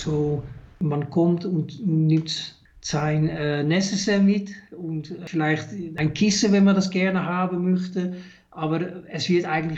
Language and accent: German; Amsterdam, North Holland, Netherlands; German is a second language; moved away as an adult; also born or lived in Zurich; now in Einsiedeln, Switzerland; Sie haben wahrscheinlich gehört an meinem Akzent, ich bin gebürtiger Holländer. Ich komme aus Amsterdam. Ich habe Informatik studiert und ich bin in 2000 bin ich in die Schweiz gekommen.